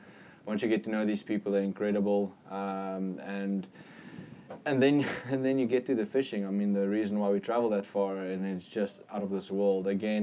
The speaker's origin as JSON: {"language": "English", "country": "South Africa", "said": "Like you, as a South African kid, there's only about 4 or 5 foreign guides in Kamchatka"}